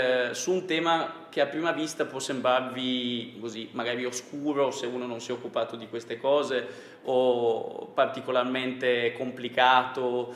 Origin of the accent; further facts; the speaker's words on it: Trieste, Friuli-Venezia Giulia, Italy; now in Genoa, Italy; io sono triestino